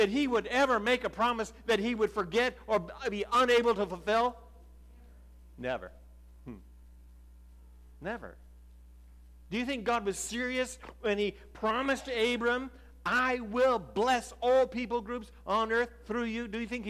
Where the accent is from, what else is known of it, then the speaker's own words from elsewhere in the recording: Washington, United States; I grew up in Western Washington State, that is, not D.C. I grew up in Western Washington